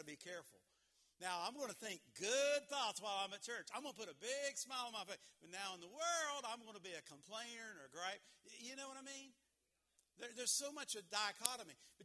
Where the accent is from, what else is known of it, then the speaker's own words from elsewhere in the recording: West Virginia, United States; I'm from West Virginia. I'm from southern West Virginia. I'm happy to be from West Virginia.